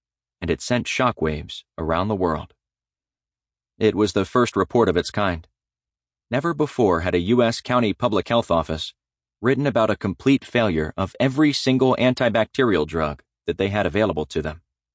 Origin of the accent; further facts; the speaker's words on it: Pakistan; Karachi, the largest city in my home country of Pakistan